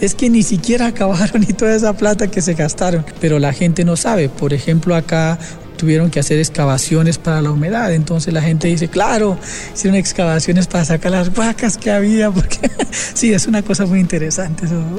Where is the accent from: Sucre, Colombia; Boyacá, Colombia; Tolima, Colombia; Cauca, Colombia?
Boyacá, Colombia; Yo soy boyacense también y nosotros somos supersticiosos